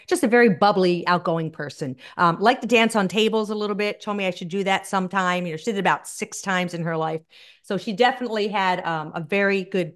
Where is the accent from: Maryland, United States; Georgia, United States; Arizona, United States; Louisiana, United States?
Maryland, United States; Baltimore; born there; I was born in Baltimore.